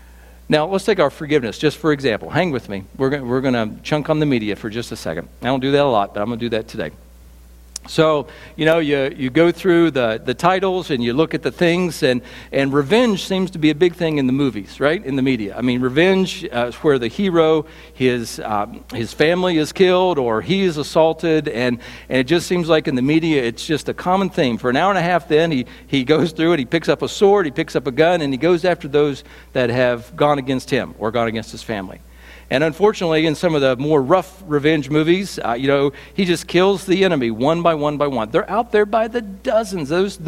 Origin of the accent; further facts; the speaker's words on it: West Virginia, United States; also born or lived in Roanoke, Virginia; And I know you know I'm from West Virginia, but did you know that I lived in Roanoke, Virginia, for 3 years?